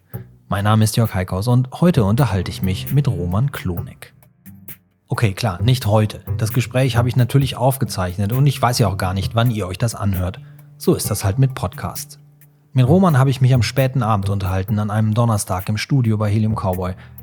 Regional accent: Cologne, North Rhine-Westphalia, Germany

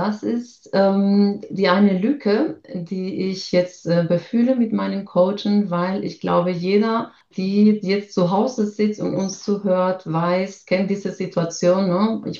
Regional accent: Spain; ich habe Spanischunterricht gegeben, ich bin ja Spanierin

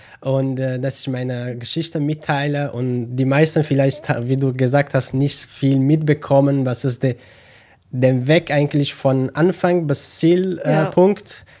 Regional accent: northern Syria, Syria; German is a second language; now in Germany; habe ich Türkisch gelernt. Und ich habe Türkisch schnell gelernt, weil ich bin Kurde von Nord of Syrien, also mich keine Araber, sondern Kurde. Und dann, wenn man Kurdisch kennt und Arabisch kennt, dann Türkisch schnell zu lernen eigentlich.

